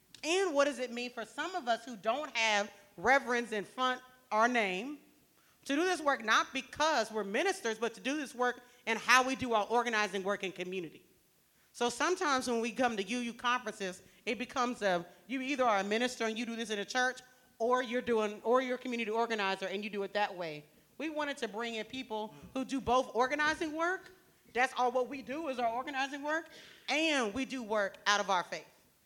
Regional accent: the South, United States; so I come from the South, and so we at least start everything in song.

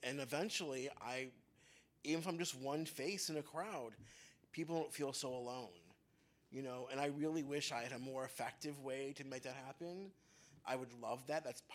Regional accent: Detroit, Michigan, United States; So as a member of the Detroit diaspora, it really hurts me to hear someone talk about my hometown in the way it gets often it's spoken about

